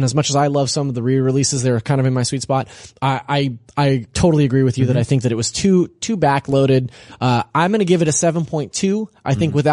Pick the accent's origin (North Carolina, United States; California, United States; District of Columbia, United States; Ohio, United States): California, United States; Yeah. No. I'm from the Central Valley.